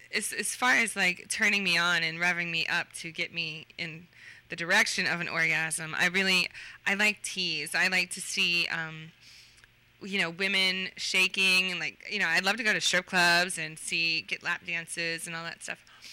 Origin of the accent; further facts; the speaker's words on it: Cincinnati, Ohio, United States; I'm originally from Cincinnati, Ohio.